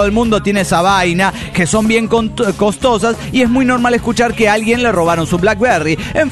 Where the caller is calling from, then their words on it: San Rafael, Mendoza, Argentina; de San Rafael Mendoza, Argentina.